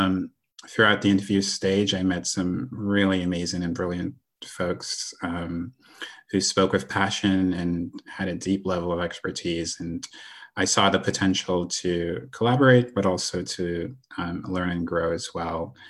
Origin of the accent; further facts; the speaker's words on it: Dominica; I grew up in the Caribbean. I grew up in the Caribbean in a small island called Dominica. It's about 290 square miles and a population of about 72,000 people.